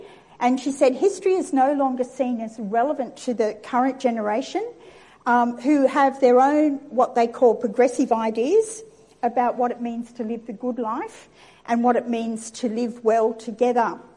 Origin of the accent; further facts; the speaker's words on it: Newcastle, New South Wales, Australia; My story is I grew up in Newcastle in Anglo-Saxon land, and my experience of Australia Day was the beach and the barbecue.